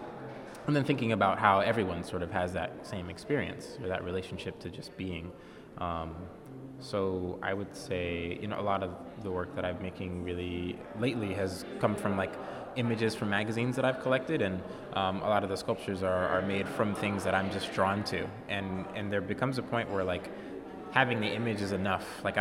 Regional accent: California, United States; also born or lived in New Orleans; now in St. Louis, United States; No, I'm actually from New Orleans, grew up in Southern California. So I moved to St. Louis for grad school 5 years ago.

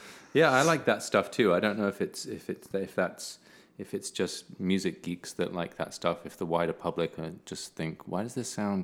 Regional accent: England, United Kingdom; I mean, you know, I am English, so we don't really reach those kinds of emotional peaks.

